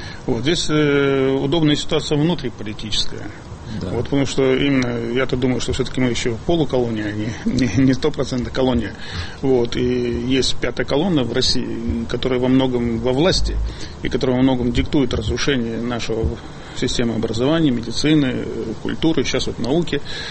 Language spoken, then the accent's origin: Russian; Belarus; Я, скажем, белорус, я русский белорус, этнически русский, поскольку это народность.